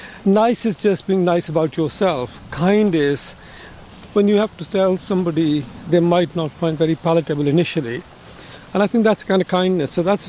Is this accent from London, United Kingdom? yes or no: no; Birmingham, West Midlands, United Kingdom; We're both from Birmingham, yes, yeah.